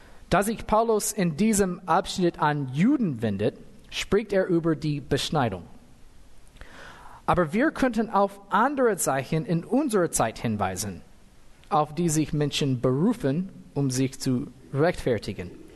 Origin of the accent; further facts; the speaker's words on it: United States; also ich bin Amerikaner, das ist meine Heimat.